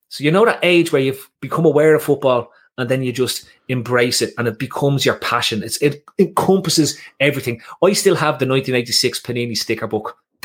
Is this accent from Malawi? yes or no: no; Ireland; I was Irish, like, do you know what I mean?